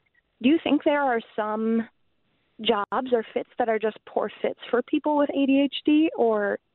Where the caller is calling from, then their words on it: Milwaukee, Wisconsin, United States; Hi, I'm calling from Milwaukee